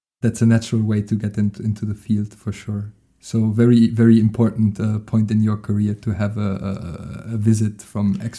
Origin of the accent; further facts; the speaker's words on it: Cologne, North Rhine-Westphalia, Germany; English is a second language; because I'm from Ehrenfeld, which is the most hipster like Veedel in Cologne, part of town